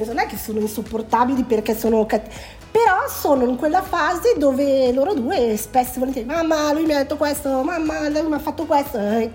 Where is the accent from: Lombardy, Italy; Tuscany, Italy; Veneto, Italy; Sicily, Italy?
Lombardy, Italy; Rho; ho voluto avvicinarmi un po' di più a casa, perché io sono di Rho